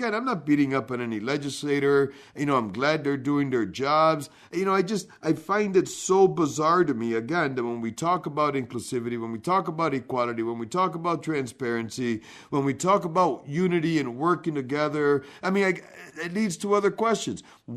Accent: United States; That's the reason why I love being an American.

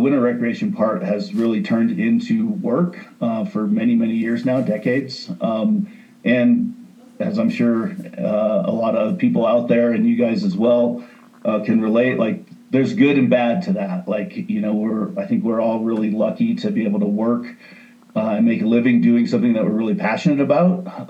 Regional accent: Boulder, Colorado, United States; Well, it's a little bit of a tangled web, but I grew up in Boulder, Colorado, in a family that really enjoyed winter sports

